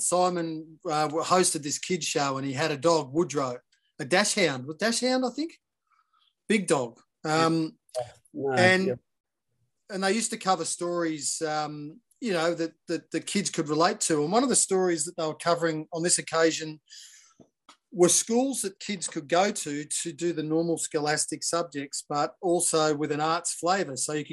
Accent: Melbourne, Victoria, Australia; now in Sydney, Australia; I was Melbourne-based in the suburbs of Glen Waverley, Willers Hill. So, and I was there really for most of my childhood up until moving to Sydney to work on Home and Away when I was about 19, I think.

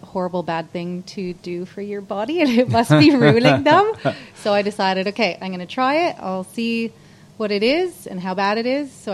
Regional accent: Canada; moved away as an adult; now in Australia; Yeah, I'm Canadian, if anybody's wondering about the accent.

